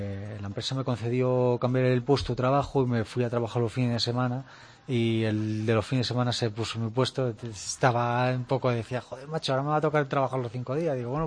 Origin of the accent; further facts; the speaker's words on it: Spain; que yo soy español, tal, digo, vengo de España, digo, con la ilusión de conocerte